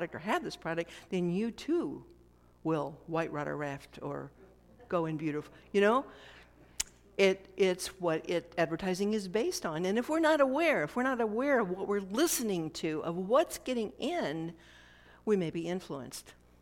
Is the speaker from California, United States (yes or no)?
no; St. Louis, Missouri, United States; also born or lived in Illinois; You know, I was born in Illinois, raised in St. Louis, for heaven's sakes, you know.